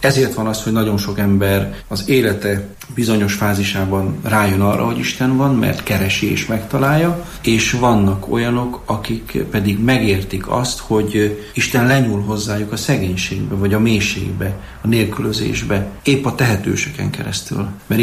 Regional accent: Camăr, Sălaj, Romania; Olyan gyülekezetből származom, egy párciumi faluból, úgy hívják, hogy Kémer

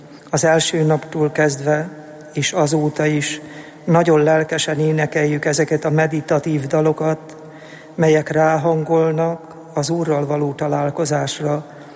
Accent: Aldebrő, Heves, Hungary; Aldebrőről jöttem.

